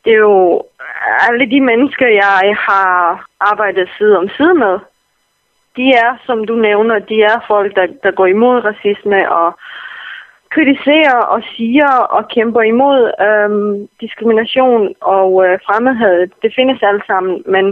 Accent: Bosnia & Herzegovina; De ser, at jeg er fra Bosnien

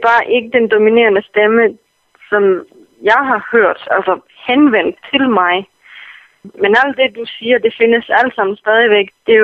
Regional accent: Bosnia & Herzegovina; De ser, at jeg er fra Bosnien

